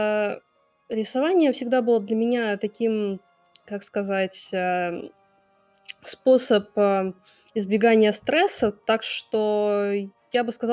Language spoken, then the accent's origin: Russian; Moscow, Russia; Я художник из Москвы, как ни странно.